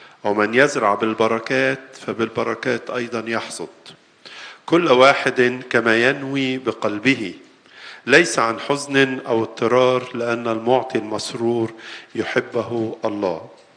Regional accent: Egypt; نقدم لها تبرعات كلنا كمصريين وغير مصريين

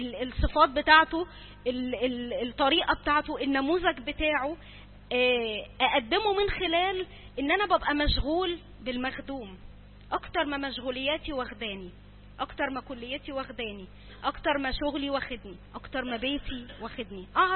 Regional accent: Egypt; بقى علشان احنا مصريين

